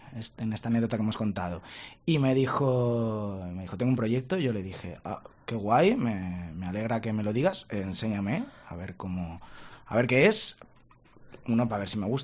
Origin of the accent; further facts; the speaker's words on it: Toledo, Castilla-La Mancha, Spain; now in Madrid, Spain; Yo vengo de Toledo, pues de tocar en grupos por allí, a cuadros